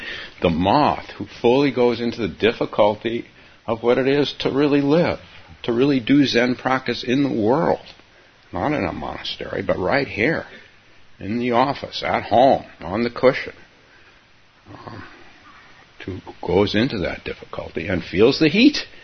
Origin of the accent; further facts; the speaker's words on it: Palo Alto, California, United States; My teachers, my two Japanese teachers, they came down to my hometown of Palo Alto to give talks when I was very young.